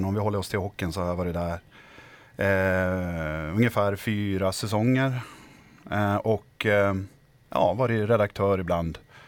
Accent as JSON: {"language": "Swedish", "town": "Luleå", "region": "Norrbotten County", "country": "Sweden", "tie": "born or raised there", "said": "Född och uppvuxen i länet i Luleå ursprungligen."}